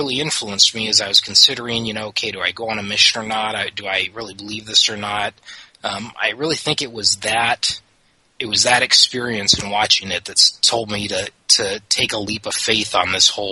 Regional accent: California, United States; the stake I grew up in Northern California area, east of Sacramento.

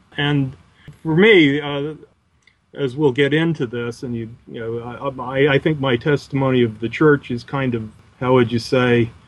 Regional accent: Taylorsville, Utah, United States; also born or lived in Salt Lake City; I grew up in Taylorsville, Utah, on what was left of my grandparents' 30-acre farm.

